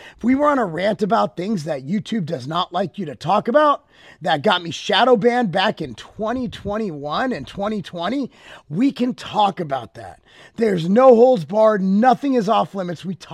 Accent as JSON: {"language": "English", "country": "United States", "said": "having an opinion as an American, man, it's just something I love doing"}